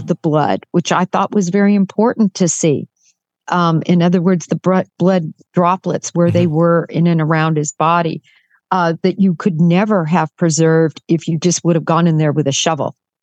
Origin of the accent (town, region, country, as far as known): Nebraska, United States; born or raised there; also born or lived in Kansas